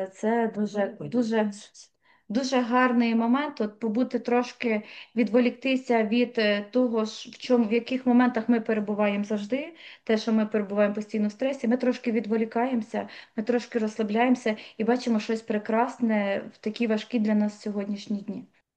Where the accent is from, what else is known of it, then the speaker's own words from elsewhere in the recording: Letychiv, Khmelnytskyi Oblast, Ukraine; now in Kyiv Oblast, Ukraine; Я сама народилася і виросла на Хмельниччині, маленькому містечку Летичів, а на даний момент я проживаю на Київщині, близько під містом Київ.